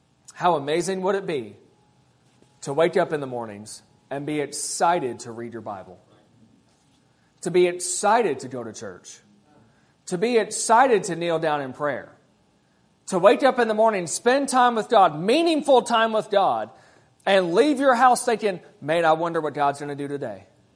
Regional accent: Kentucky, United States; Y'all know what it means to ponder? I'm from Kentucky. You'll have to forgive me.

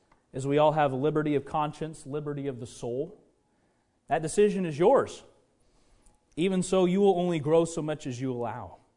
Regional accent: Oklahoma, United States; Even though I was born and raised in Oklahoma, we have a lot of agriculture out that way, kind of like up here.

